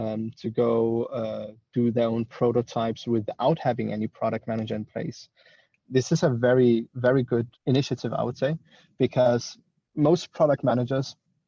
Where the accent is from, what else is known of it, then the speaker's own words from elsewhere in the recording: Denmark; I grew up in Denmark